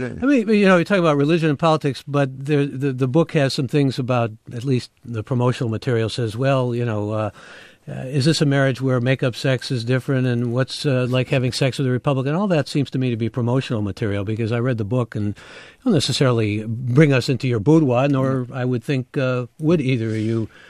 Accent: Midwest, United States; I'm a Midwesterner, too.

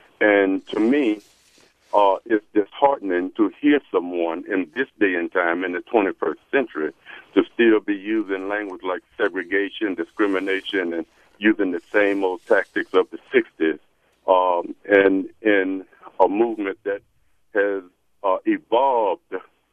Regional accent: Mississippi, United States; I'm from Mississippi, and I work for this organization called the Council of Federated Organization

